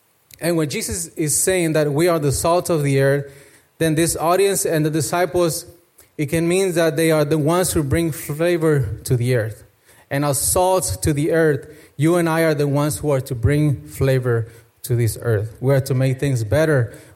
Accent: Mexico; I was born in Mexico and I spent most of my childhood with my grandparents, so they had a ranch

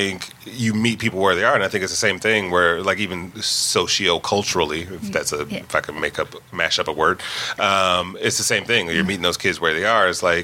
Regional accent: Detroit, Michigan, United States; well, as you know, I grew up in Detroit, so yes.

